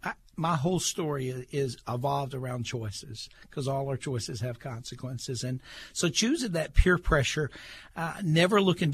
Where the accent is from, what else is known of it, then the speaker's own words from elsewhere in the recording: Clemson, South Carolina, United States; because I grew up in the Clemson area, my all-time childhood dream was to play Clemson football.